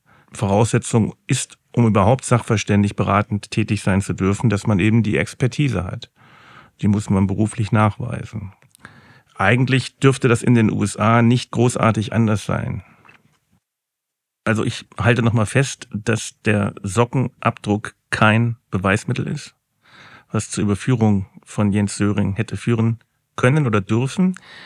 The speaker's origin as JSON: {"language": "German", "town": "Hanover", "region": "Lower Saxony", "country": "Germany", "said": "Großstadt wie Frankfurt oder auch Hannover, wo ich herkomme"}